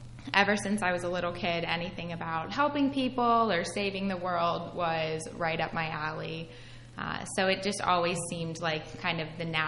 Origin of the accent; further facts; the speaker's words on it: New Jersey, United States; Yeah, so I grew up right in Hunterdon County. I went to North Hunterdon High School, exit 11 off 78. So I'm very familiar with the area.